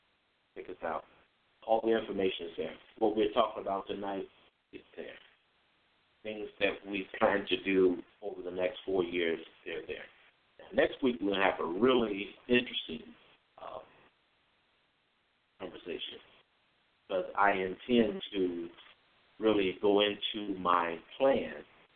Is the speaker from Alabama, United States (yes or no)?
no; Chicago, Illinois, United States; now in Nashville, United States; Nashville, although my wife and I are from I'm from Chicago originally, my wife from St. Louis.